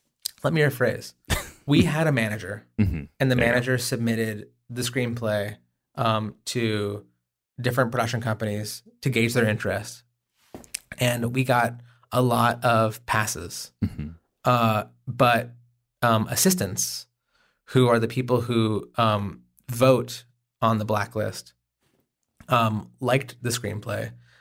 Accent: Oklahoma, United States; I am from Oklahoma.

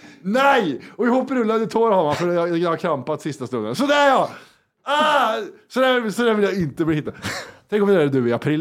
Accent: Finland; jag är finsk barn, vad skulle jag göra åt det?

